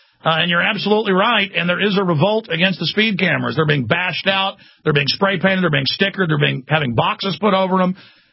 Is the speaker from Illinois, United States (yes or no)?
no; Texas, United States; And I'm just a Texan, and I love my state. I love Austin.